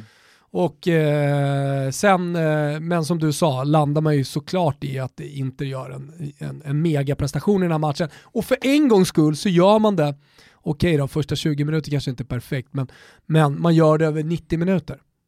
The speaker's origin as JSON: {"language": "Swedish", "country": "Sweden", "said": "inte bara för att vi är svenskar"}